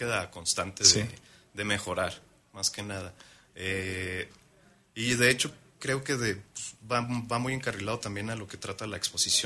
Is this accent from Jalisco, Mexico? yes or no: no; Chihuahua, Mexico; born there; now in Querétaro, Mexico; Nací en Chihuahua, muy norteño.